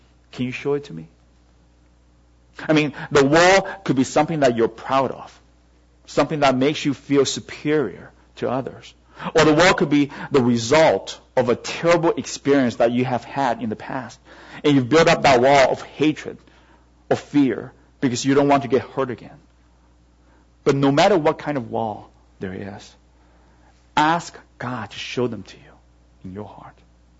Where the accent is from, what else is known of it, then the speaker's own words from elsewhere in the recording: Canada; I consider myself first and foremost as a Canadian, and then as a Chinese or Taiwanese.